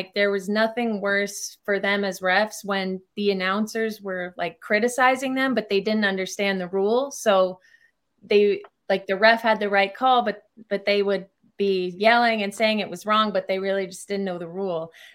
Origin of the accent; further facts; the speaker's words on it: White Plains, New York, United States; Yeah. So born and raised in White Plains.